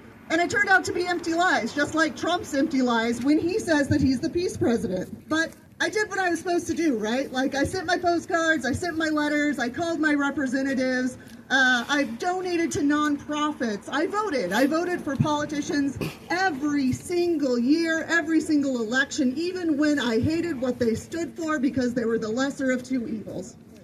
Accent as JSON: {"language": "English", "region": "Kansas", "country": "United States", "tie": "born or raised there", "said": "But I grew up in Kansas, which is a pretty conservative place."}